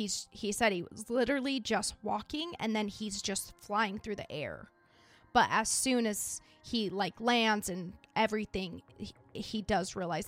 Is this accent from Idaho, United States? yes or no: yes; Idaho, United States; You guys know I'm from Idaho. You've been in Idaho.